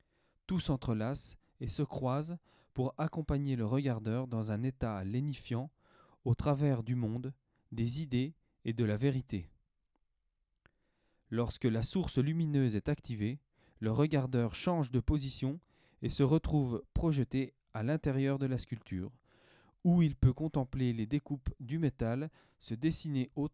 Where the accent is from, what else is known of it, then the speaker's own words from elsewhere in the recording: Montceau-les-Mines, Bourgogne-Franche-Comté, France; qui ont façonné le paysage et l'environnement de ma ville natale, Montceau-les-Mines